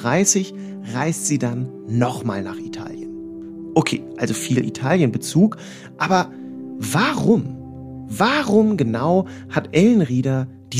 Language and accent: German; Hanover, Lower Saxony, Germany; born there; Als geborener Hannoveraner